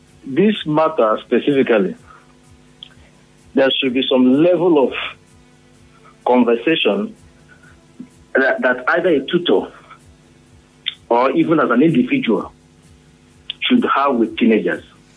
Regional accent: Rivers, Nigeria; I said, I'm from River State.

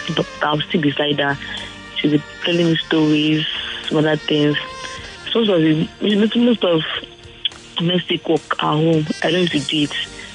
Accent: Australia; I'm from Australia, and I'm good.

